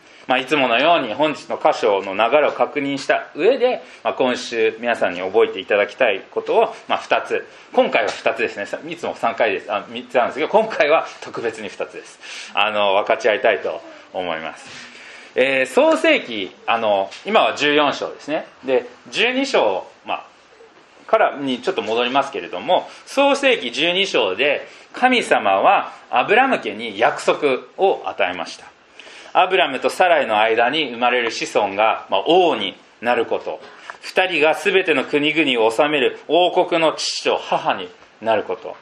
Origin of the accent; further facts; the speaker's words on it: Philippines; 私はフィリピン人なんですけれども、外国に住むことができた、フィリピン人の家庭で育った私が